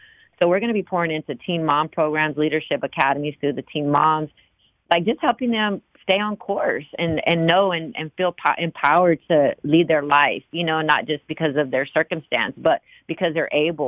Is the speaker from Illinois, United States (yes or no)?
no; Austin, Texas, United States; I'm from Austin, so definitely Austin